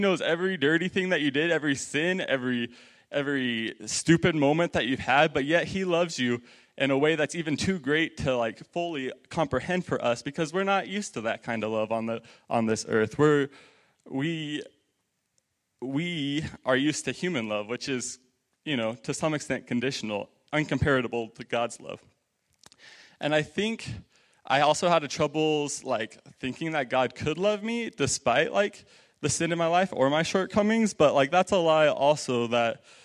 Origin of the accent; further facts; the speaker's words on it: Crawford, Nebraska, United States; I grew up over in Crawford, Nebraska, just down the road there. I grew up in a house that was full of believers. I'm the youngest of four boys.